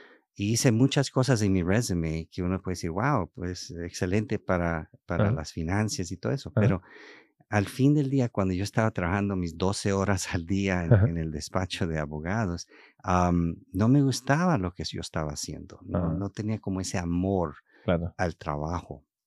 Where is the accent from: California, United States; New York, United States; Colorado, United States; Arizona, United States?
California, United States; Los Angeles; accent: not Colombian; also born or lived in Bogotá; Pues yo me crié aquí, en Los Ángeles. Ajá. Pues por eso no tengo el acento colombiano.